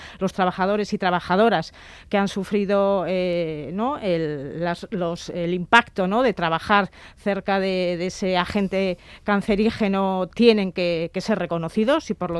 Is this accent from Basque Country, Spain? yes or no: yes; Basque Country, Spain; Yo soy muy forofa de la colaboración y de la cooperación como vasca.